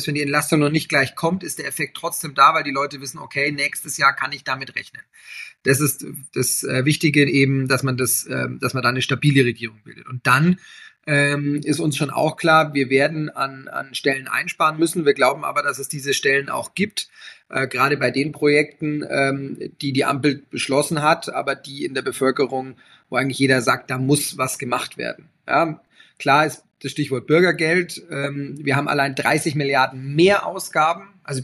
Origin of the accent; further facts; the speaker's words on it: Herzogenaurach, Bavaria, Germany; Man sieht es hier in Erlangen, in meiner Heimatstadt Herzogenaurach